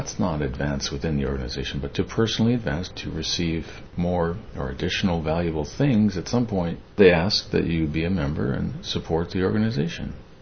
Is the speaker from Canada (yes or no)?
yes; Canada; moved away; for me as a Canadian transplant, it's hard to get used to.